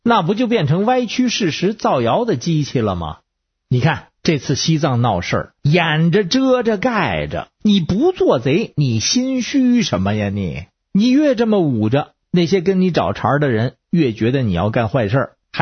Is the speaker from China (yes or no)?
yes; China; 我对中国政府埋怨几句说几句没关系，因为我是中国人